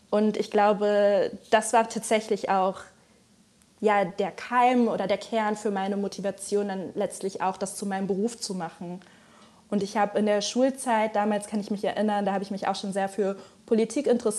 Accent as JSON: {"language": "German", "town": "Frankfurt", "region": "Hesse", "country": "Germany", "tie": "born or raised there", "said": "weil ich eben in Frankfurt aufgewachsen bin, eine international geprägte Großstadt mit Menschen aus den verschiedensten Teilen der Welt, ein sehr großer Anteil von Personen mit Migrationshintergrund."}